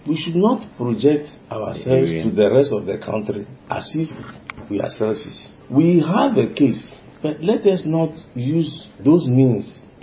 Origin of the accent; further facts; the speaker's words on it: Alakwere, Nigeria; Me, I will never agree that oil and gas should cause me to move from my hometown, Alakwere, to where?